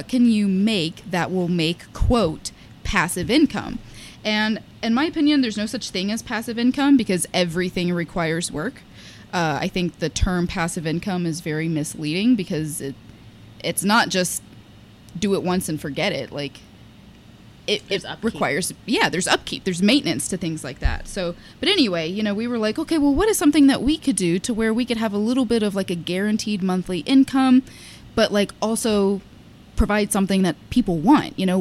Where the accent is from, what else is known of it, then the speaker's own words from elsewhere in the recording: Texas, United States; And when I moved up here, because I'm from Texas, I'm not from Pennsylvania.